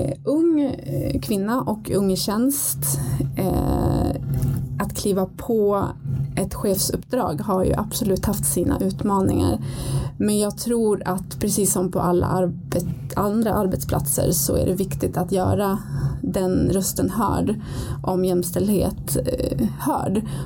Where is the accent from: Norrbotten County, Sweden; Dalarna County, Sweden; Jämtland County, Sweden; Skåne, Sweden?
Jämtland County, Sweden; Östersund; moved away as an adult; also born or lived in Oslo / California; now in Stockholm, Sweden; jag har egentligen inte bott hemma i Östersund sen jag tog studenten. Vilket var när jag var 19